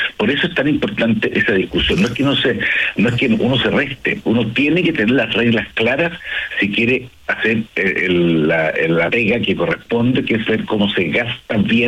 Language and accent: Spanish; Chile; porque a todos nos conviene como chilenos tener menos deuda